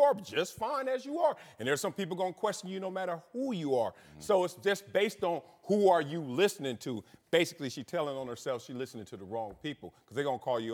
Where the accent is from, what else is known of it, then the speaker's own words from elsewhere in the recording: Compton, California, United States; I said, I'm from Compton. I identify with the same thing, too.